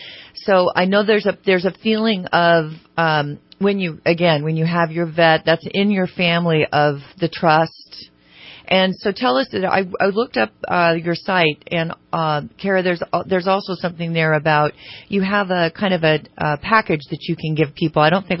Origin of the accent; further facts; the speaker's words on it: Sacramento, California, United States; And oh, my. Yay, me too.